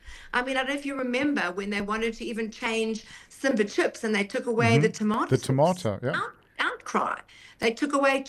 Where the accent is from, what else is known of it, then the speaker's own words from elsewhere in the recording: South Africa; being Jewish is one thing, and then being South African on top of that, it's just compounded.